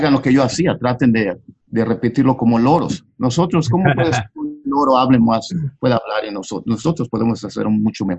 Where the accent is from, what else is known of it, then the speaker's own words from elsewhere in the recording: Mexico; Para mí es un orgullo porque soy mexicano y siempre he tenido un gran respeto por España